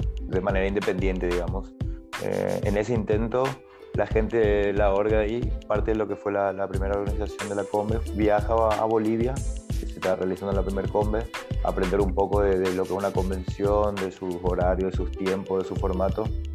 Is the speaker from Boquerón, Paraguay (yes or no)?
no; Ciudad del Este, Alto Paraná, Paraguay; yo soy acá de Ciudad del Este, que es el interior de Paraguay